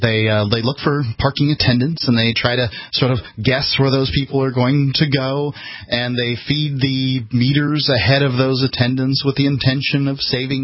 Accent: Florida, United States; So, look, I'm from Florida. I was born in Florida in 1971, and we from Florida really aren't that thrilled with the people who come there

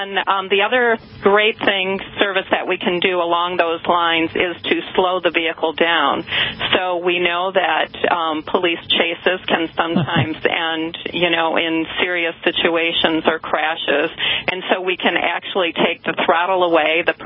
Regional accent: Detroit, Michigan, United States; I'm from Michigan, right, in Detroit, and people definitely use that app.

